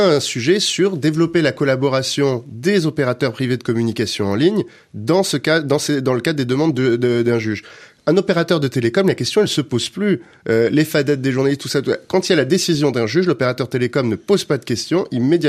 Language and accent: French; France; on est français